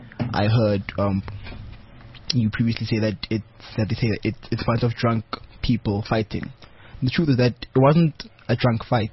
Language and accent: English; Soweto, Gauteng, South Africa; I grew up in Soweto, very humble beginnings.